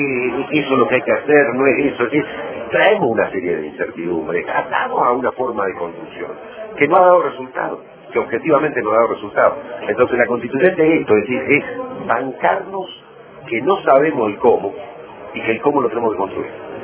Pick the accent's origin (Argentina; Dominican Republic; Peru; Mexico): Argentina; Neuquén; yo además soy neuquino